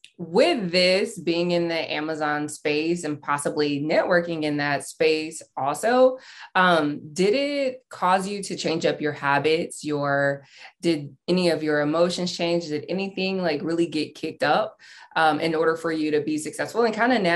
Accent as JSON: {"language": "English", "region": "Oklahoma", "country": "United States", "said": "I'm from Oklahoma and people say the same thing to me."}